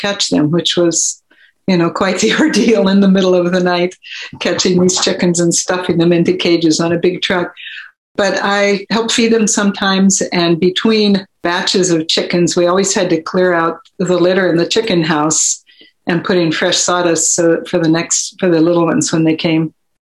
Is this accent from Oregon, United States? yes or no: yes; Oregon City, Oregon, United States; born there; I was born in Oregon City, in the old Oregon City Hospital, and second of seven kids in the family.